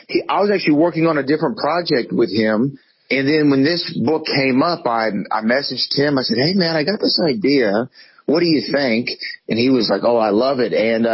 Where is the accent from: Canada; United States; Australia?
United States; the South; he's a Southerner like myself